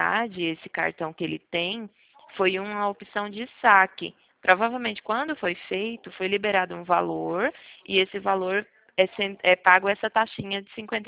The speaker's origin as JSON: {"language": "Portuguese", "town": "Piracicaba", "region": "São Paulo", "country": "Brazil", "said": "É, eu sou daqui de Piracicaba também."}